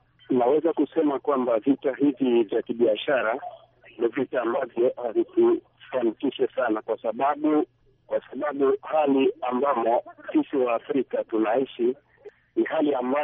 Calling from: Bunia, Ituri, DR Congo; nimetoka hapa mjini Bunia

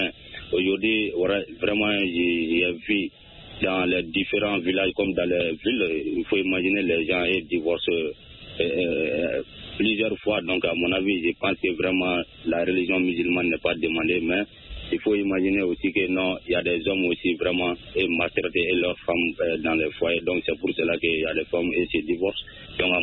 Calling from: Sénikéni, Koulikoro, Mali; Je vous appelle depuis dans mon village natal à Sénikéni.

